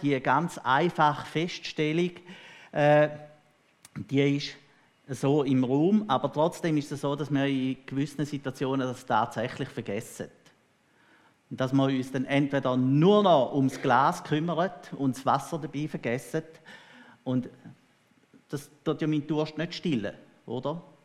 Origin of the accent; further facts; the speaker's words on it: Switzerland; dass wir als Schweizer diesbezüglich halt eben das ganz stark immer auf dem Hintergrund von unserem Demokratieverständnis lesen und interpretieren